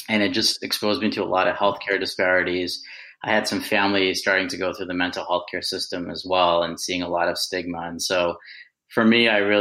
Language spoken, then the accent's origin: English; Northeast, United States; So kind of growing up in the Northeast, there was a lot of, it was nice and the education system was great